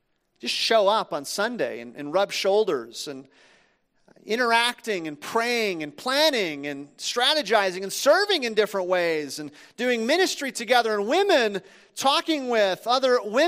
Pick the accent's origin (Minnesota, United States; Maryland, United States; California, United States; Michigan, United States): Minnesota, United States; I'm from Minnesota, but I've spent the majority of my life now at this church. And I came here as a college student